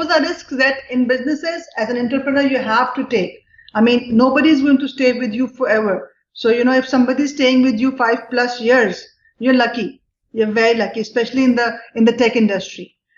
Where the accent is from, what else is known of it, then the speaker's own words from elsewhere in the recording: Pakistan; But I was the only from Pakistan. Not just female, I was the only person from Pakistan, actually.